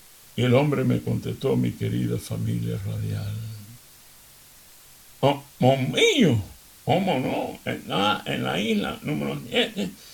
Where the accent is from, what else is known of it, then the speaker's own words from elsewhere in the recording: Seville, Andalusia, Spain; aprendí en Sevilla cuando yo me estaba criando. Mi adolescencia fue en Sevilla, España.